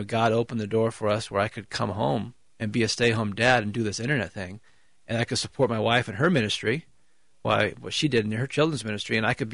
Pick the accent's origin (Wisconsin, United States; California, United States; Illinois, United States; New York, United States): California, United States; Huntington Beach; now in Twin Cities, United States; I'm a Southern California boy living now in the Twin Cities. I grew up in Surf City, USA, Huntington Beach, California.